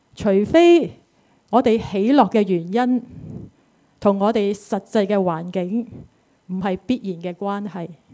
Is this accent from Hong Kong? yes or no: yes; Hong Kong; 我们香港人呢近期是笑少了的